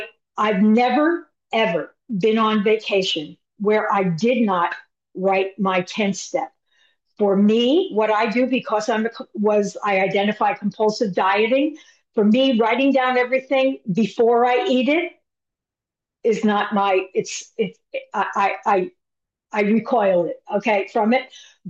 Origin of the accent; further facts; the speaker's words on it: Long Island, New York, United States; I grew up in Long Island